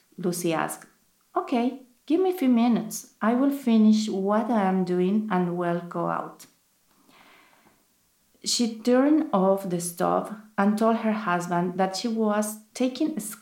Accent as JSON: {"language": "English", "town": "Sucre", "region": "Chuquisaca", "country": "Bolivia", "second_language": "English", "moved": "as an adult", "lives_now": "United States", "said": "I am from Sucre, is the capital of Bolivia. It's a small city, quiet city, and everything is white there with red roofs. And I am living in the United States for 18 years."}